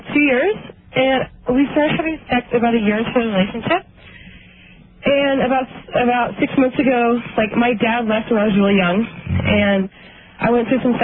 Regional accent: Los Angeles, California, United States; No, I'm from Los Angeles.

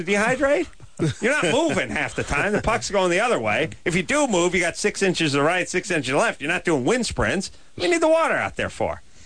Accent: North Hollywood, California, United States; No, I'm from North Hollywood.

